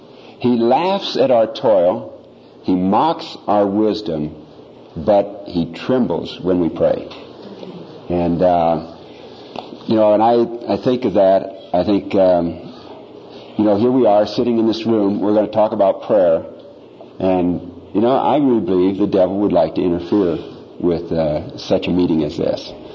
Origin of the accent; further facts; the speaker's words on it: Iowa, United States; Well, I grew up in Iowa. Hey, how about that? We got some other Iowans here.